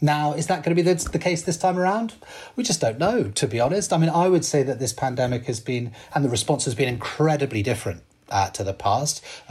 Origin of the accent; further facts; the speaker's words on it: London, United Kingdom; I'm a Londoner, so maybe I'm biased here